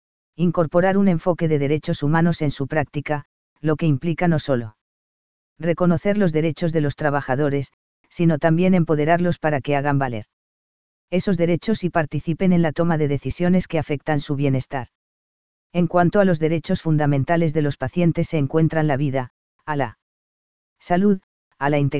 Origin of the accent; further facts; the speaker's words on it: Colombia; Como colombianos y regidos por nuestra constitución política